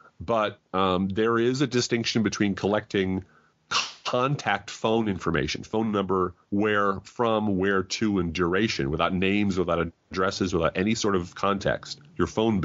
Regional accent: United States; That's a line I just personally, as an American, cannot cross.

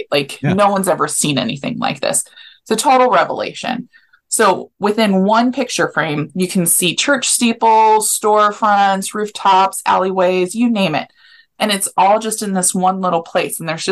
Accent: Topeka, Kansas, United States; this may not correlate because I grew up in Topeka. So in Topeka, when it got cool, the hot air balloons would go up.

